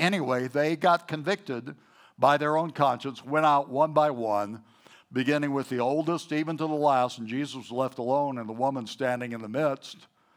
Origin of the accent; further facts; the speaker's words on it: the South, United States; accent: Southern; I just dipped into my old Southern accent.